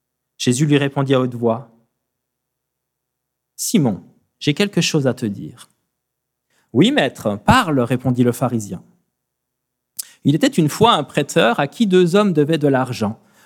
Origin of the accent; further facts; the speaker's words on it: Vichy, Auvergne-Rhône-Alpes, France; Nous, donc, venant de Vichy, on est des Bourbonnais, et vous, vous êtes des Auvergnats.